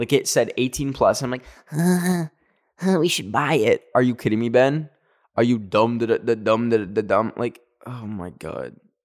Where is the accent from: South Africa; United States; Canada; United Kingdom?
Canada; I'm from Canada. I don't know any Japanese.